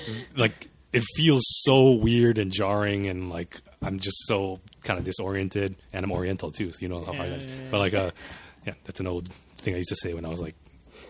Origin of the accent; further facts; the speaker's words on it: Hawaii, United States; moved away as an adult; When I went to college, you know, when I came from Hawaii, like, I didn't know anyone. That's a huge move